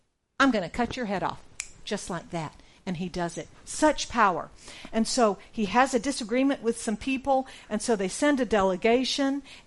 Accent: United States; I'm American, so I'm in these stores that are really, really big, like a Walmart.

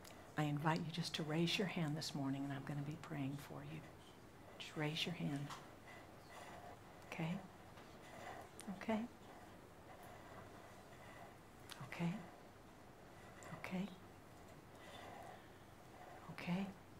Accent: Singapore; You all know that I grew up in Singapore.

